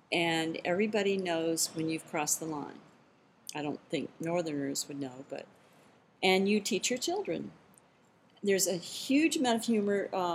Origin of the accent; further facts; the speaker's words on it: the South, United States; I grew up in the South. That was a big deal. And as I thought about growing up in the 60s, race became part of that picture very quickly.